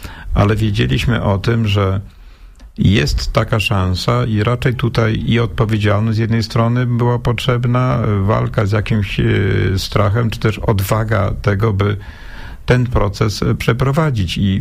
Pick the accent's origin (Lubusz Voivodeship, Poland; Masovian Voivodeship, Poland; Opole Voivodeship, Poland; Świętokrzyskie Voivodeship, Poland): Lubusz Voivodeship, Poland; Gubin; Ja akurat pochodzę z Gubina